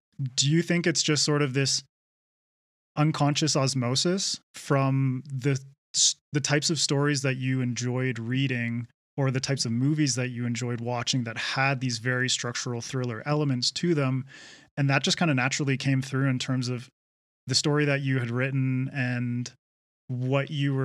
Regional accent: Canada; is really strange from my perception of growing up in Canada.

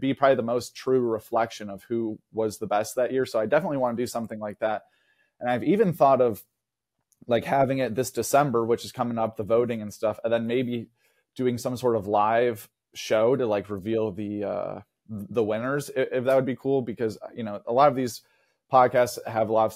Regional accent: United States; I know I'm American, but I'm still a sports fan.

